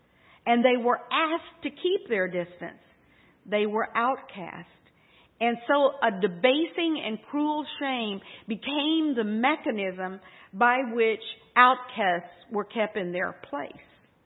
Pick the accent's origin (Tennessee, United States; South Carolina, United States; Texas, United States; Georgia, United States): Texas, United States; Our Mexican families, oh my goodness, I grew up in Texas.